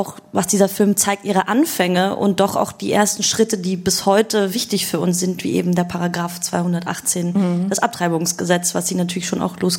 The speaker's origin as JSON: {"language": "German", "country": "Austria", "said": "Also ich komme ja aus Österreich"}